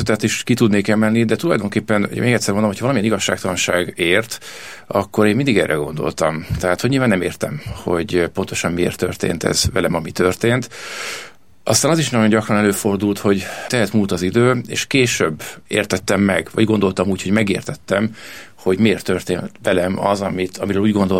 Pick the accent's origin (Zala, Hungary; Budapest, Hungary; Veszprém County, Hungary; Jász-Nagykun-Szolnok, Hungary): Zala, Hungary; Nagykanizsa; én vidéki családból származom. Nagykanizsán születtem Zala megyében, és egészen az érettségiig ott is éltem, tehát a szülői házban. A családom zalai eredetű